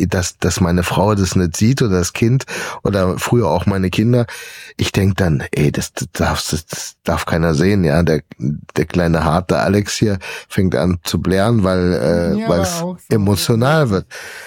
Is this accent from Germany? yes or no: yes; Germany; also born or lived in France; Als Deutscher.